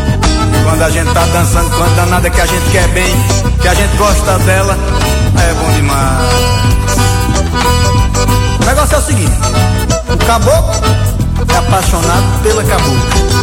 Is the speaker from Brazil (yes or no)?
yes; Juazeiro, Bahia, Brazil; also born or lived in Petrolina; meu pai me carregava pra ver o forró lá em Juazeiro e Petrolina, onde eu fui criado, no Vale do São Francisco.